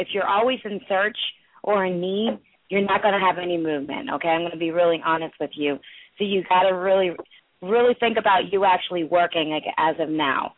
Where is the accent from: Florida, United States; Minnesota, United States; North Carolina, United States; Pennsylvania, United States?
Pennsylvania, United States; Lansdale; I'm from Lansdale.